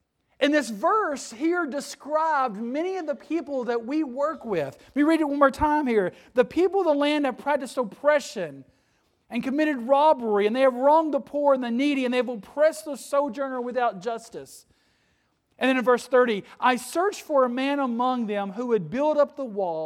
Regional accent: Kentucky, United States; Me and my wife, we are born and raised in Eastern Kentucky. No, we don't have the accent. You all have the accent, okay? We speak fine. You all have the little accent. But yeah, we are born and raised in Eastern Kentucky.

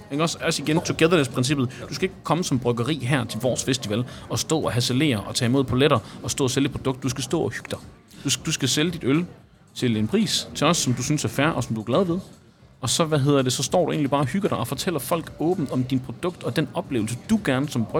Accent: Grenaa, Central Denmark Region, Denmark; also born or lived in Aarhus; now in Kolding, Denmark; Simon er fra Herning, jeg er fra Grenaa, men vi har levet hele vores ungdomsliv i Aarhus. Vi studerede i Aarhus og været unge og voksne i Aarhus. Nu bor jeg jo i Kolding

